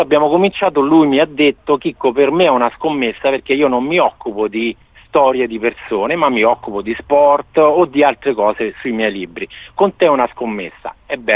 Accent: Sabaudia, Lazio, Italy; e tutta Sabaudia, perché qui ha risposto tutta Sabaudia, perciò tutto il mio paese ha risposto in modo positivo

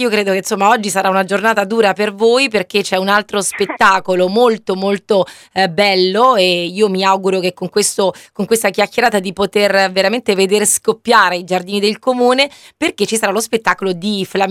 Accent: Latina, Lazio, Italy; siamo di questa città, siamo di Latina.

